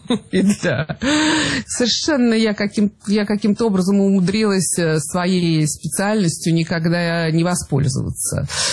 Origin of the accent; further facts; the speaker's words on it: Tashkent, Uzbekistan; moved away as an adult; also born or lived in Leningrad / Moscow; Я родилась совсем даже в Ташкенте, в Узбекистане, тогда еще в СССР, и даже там умудрилась школу закончить. Потом училась в Ленинградском университете на истории искусства, потом переехала в Москву, где жила довольно долго